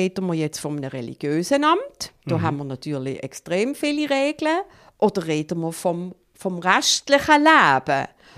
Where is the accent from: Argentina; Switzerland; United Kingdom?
Switzerland; Riehen, Basel-Stadt; Heim in Riechen. Mein Vater war Küchenchef dort und Mitglied der Geschäftsleitung und ich bin mit alten Menschen gross geworden.